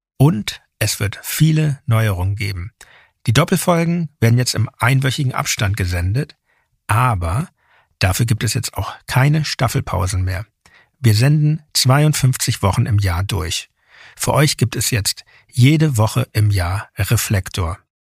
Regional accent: Hamburg, Germany; born there; Ich habe mich mit meiner Geburtsstadt Hamburg reconnected

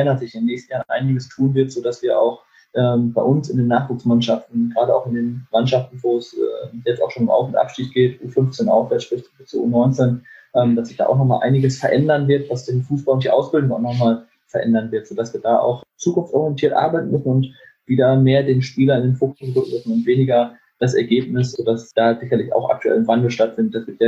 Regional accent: Lübeck, Schleswig-Holstein, Germany; now in Bielefeld, Germany; In der Tat fahre ich gerne in meinen Heimatort zurück. Also ich wohne hier in Bielefeld auch, aber fahre gerne mal in den Bereich Lübeck zurück

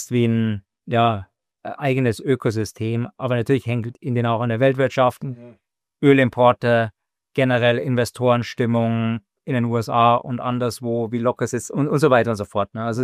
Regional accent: United Kingdom; German is a second language; Ich komme aus Großbritannien, da ist es noch weniger

